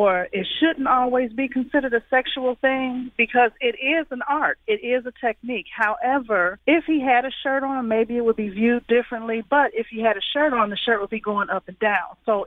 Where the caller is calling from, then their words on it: Chicago, Illinois, United States; I'm calling from Chicago.